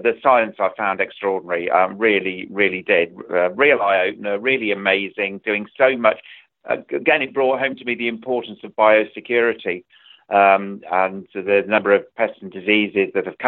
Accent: Leicester, East Midlands, United Kingdom; I come from Leicester.

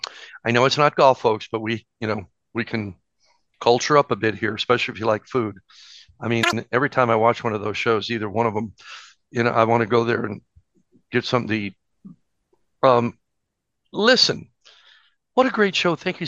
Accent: Tempe, Arizona, United States; And we moved to Phoenix, and I grew up in Tempe, Arizona, in the shadow of Arizona State University. And I've been here my whole life

